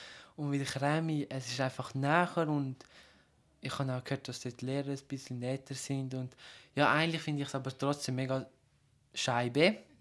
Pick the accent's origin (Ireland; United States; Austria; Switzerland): Switzerland; born there; Also eigentlich fühle ich mich in der Schweiz schon ein bisschen, ja, es ist schon wohl. Es ist, ja, weil ich auch da geboren bin und mein ganzes Leben da verbracht habe, außer ich gehe in der Ferien in Kosovo.